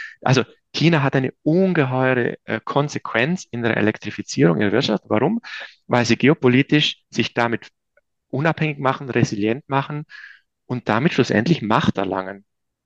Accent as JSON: {"language": "German", "region": "Trentino-Alto Adige", "country": "Italy", "moved": "yes", "lives_now": "Munich, Germany"}